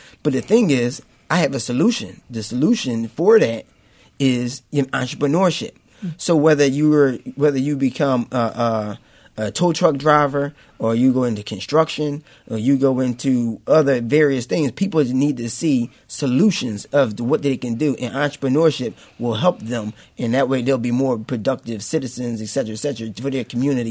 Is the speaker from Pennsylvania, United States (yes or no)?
yes; Philadelphia, Pennsylvania, United States; I'm from West Philadelphia, and I'm a stakeholder in the community.